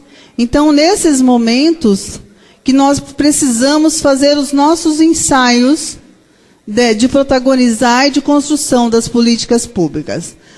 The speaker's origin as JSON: {"language": "Portuguese", "region": "Mato Grosso do Sul", "country": "Brazil", "said": "Eu venho de Mato Grosso do Sul. Sou uma mulher meia-idade."}